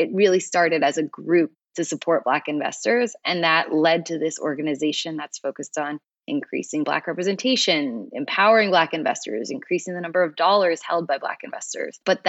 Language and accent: English; East Coast, United States; So I grew up on the East Coast and went to Harvard undergrad